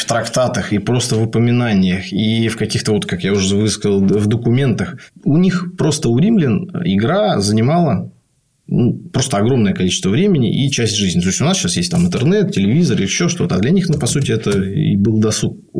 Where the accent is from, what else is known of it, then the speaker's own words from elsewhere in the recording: Saint Petersburg, Russia; Так, сейчас сразу как питерец скажу, от поребриков